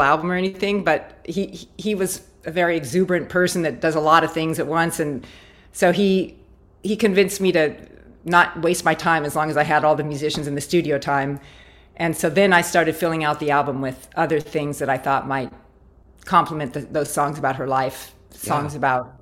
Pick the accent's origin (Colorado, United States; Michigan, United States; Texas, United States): Colorado, United States; Boulder; I grew up in Boulder, Colorado.